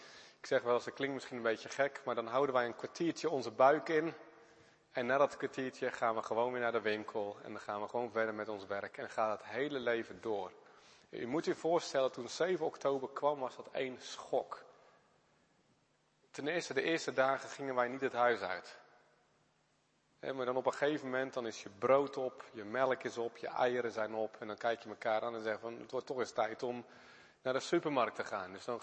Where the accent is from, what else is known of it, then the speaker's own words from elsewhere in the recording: Netherlands; die zeggen van, hey, bent u van hier? Ze zeggen, nou, ik kom uit Nederland.